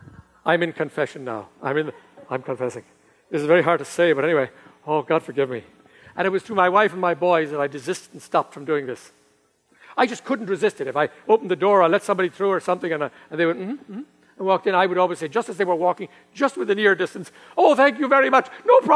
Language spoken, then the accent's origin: English; United States; Because I am an American, remember. Here in America, there's an absence of good manners a lot of the time.